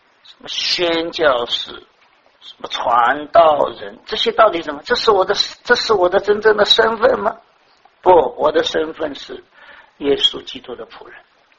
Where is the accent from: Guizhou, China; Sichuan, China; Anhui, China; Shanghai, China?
Shanghai, China; 就像我们上海人讲的空心大老官